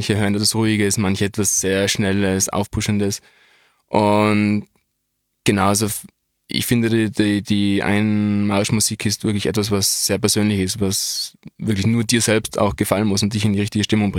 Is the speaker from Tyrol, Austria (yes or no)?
yes; Innsbruck, Tyrol, Austria; als Innsbrucker, ein großer Moment, in der Dogana zu kämpfen